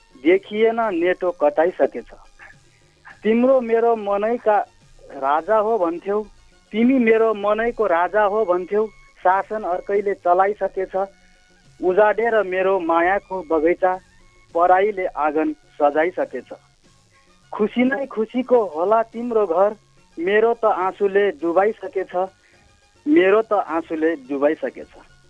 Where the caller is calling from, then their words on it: Chisapani, Karnali Province, Nepal; हजुर म यहाँ सल्यान चिसापानदेखि सर